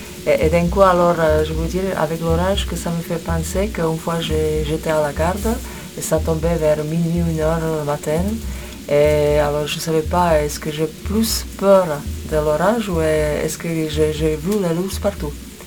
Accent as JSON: {"language": "French", "country": "Slovakia", "tie": "born or raised there", "second_language": "French", "said": "À l'époque encore, tu sais, soviétique, chez nous en Slovaquie, on a organisé les camps pour les enfants."}